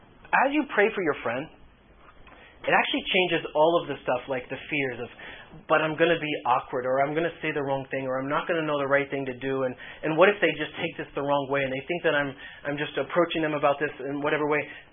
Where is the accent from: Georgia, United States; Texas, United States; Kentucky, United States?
Kentucky, United States; So, now I'm from Kentucky, right?